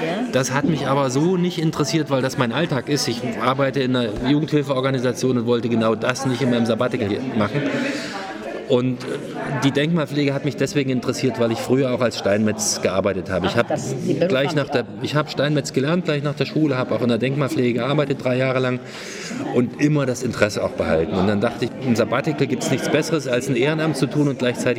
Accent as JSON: {"language": "German", "region": "Thuringia", "country": "Germany", "said": "ich komme aus Thüringen, auch dort gibt es Städte mit mittelalterlichen Wurzeln, die im Barock sich entwickelt haben und danach aber kaum weiterentwickelt haben."}